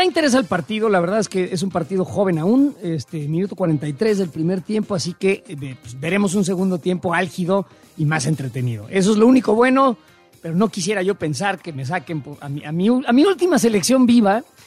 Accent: Mexico; como mexicanos

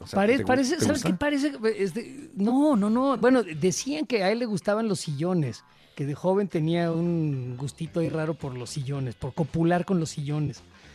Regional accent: Mexico; Y le dije, es que soy mexicano.

